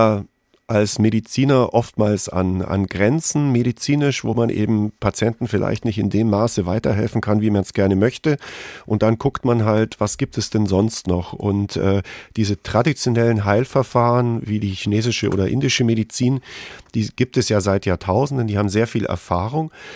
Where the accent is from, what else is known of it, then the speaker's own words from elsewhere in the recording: Bavaria, Germany; born there; ich bin quasi in der Nähe von Bad Wörishofen geboren worden, im Kneippland Unterallgäu.